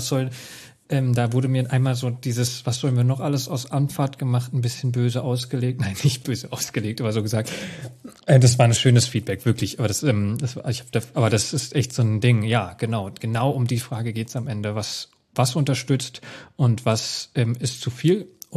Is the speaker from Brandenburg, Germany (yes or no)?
no; Hesse, Germany; aber ich bin Hesse, ich darf das.